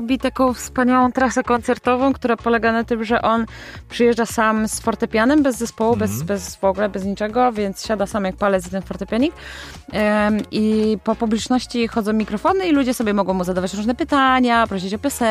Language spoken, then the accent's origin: Polish; Wołomin, Masovian Voivodeship, Poland; Ja powiedziałam, że przyjechałam z Polski. Z Wołomina.